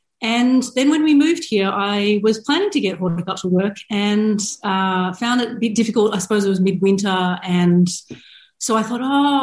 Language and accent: English; Australia; moved away as an adult; now in Glasgow, United Kingdom; and I'm based in Glasgow in Scotland, but most of you will probably pick up from my accent that I'm not Scottish. I'm actually Australian. My husband and I moved here about 5 years ago to Glasgow